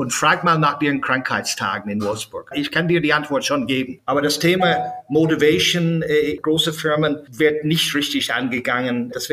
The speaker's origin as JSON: {"language": "German", "country": "Ireland", "tie": "born or raised there", "said": "ich bin ja selbst in Irland aufgewachsen"}